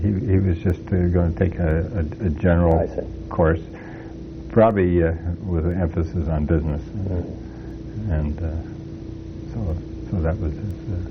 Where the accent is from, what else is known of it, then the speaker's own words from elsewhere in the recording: Fisher, Minnesota, United States; also born or lived in East Grand Forks; What we moved from East Grand Forks to a small town called Fisher, Minnesota